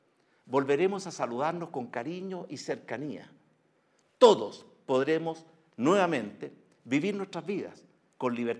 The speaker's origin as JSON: {"language": "Spanish", "country": "Chile", "said": "esta no es la primera ni será la última vez que como chilenos debamos enfrentar la adversidad."}